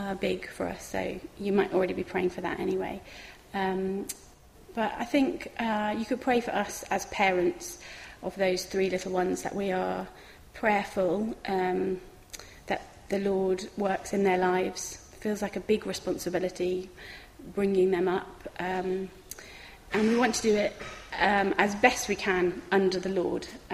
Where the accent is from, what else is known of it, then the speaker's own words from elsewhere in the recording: Sutton Coldfield, West Midlands, United Kingdom; I grew up in the Midlands, in Sutton Coldfield.